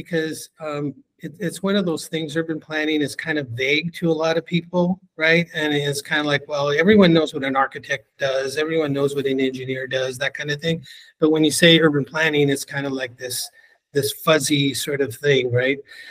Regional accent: Pico Rivera, California, United States; I also had growing up in Pico Rivera, had a strong sort of political background through my brother involved in the Chicano movement.

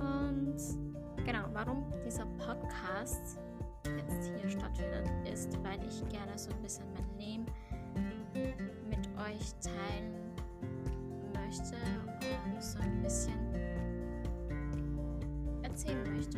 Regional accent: Styria, Austria; Und ich komme aus der Südoststeiermark.

